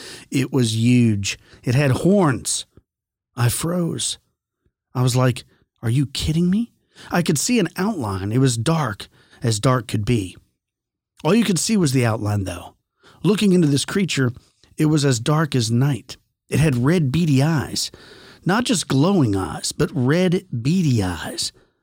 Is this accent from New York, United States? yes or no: yes; New York, United States; I was just sitting there, 17 years old, and I'm not scared of much, especially growing up in New York.